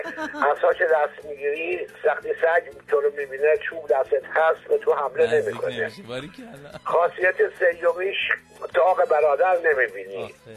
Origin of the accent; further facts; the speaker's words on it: Kashan, Isfahan, Iran; از کاشان هستم.